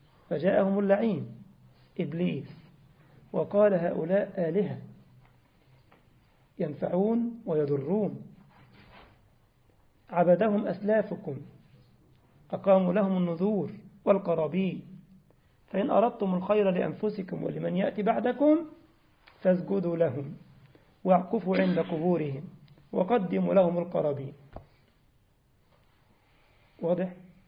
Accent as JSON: {"language": "Arabic", "country": "Egypt", "said": "وعندنا في بلدنا مصر على سبيل المثال يأتون من جنوبها من الصعيد يحملون العجول لسيدي فلان وسيدي علان"}